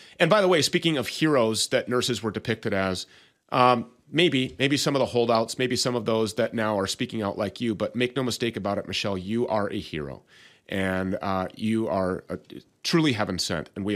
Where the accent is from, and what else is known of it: Minnesota, United States; born or raised there